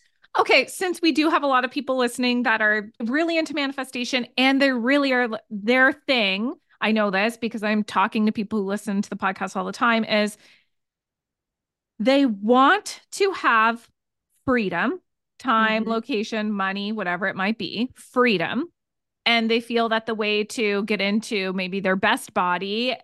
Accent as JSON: {"language": "English", "region": "Nova Scotia", "country": "Canada", "said": "this resonates with me because I'm from Nova Scotia, how your heart is split in half"}